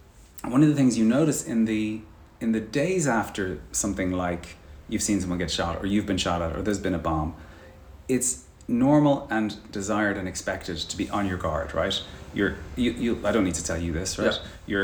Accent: Ireland; Well, I'm Irish.

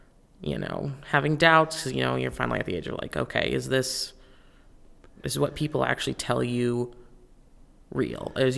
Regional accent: Kentucky, United States; born there; I was born in Kentucky, but we moved several times during my childhood.

